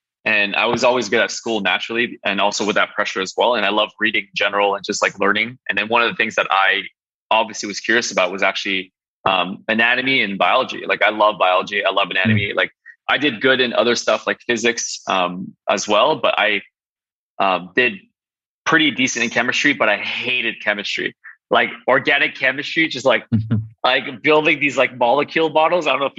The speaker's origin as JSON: {"language": "English", "town": "Montreal", "region": "Quebec", "country": "Canada", "said": "And then I'm from Montreal, Canada, and I went to McGill University for physical therapy."}